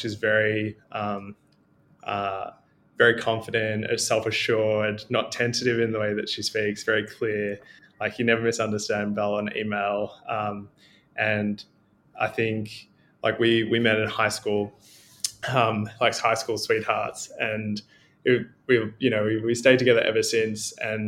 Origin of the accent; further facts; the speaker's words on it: Melbourne, Victoria, Australia; also born or lived in Glen Iris; I was born in Melbourne, Monash Hospital in Clayton, but I'm still in the eastern suburbs, so I live in Glen Iris, and yeah, grew up around that area pretty much my whole life.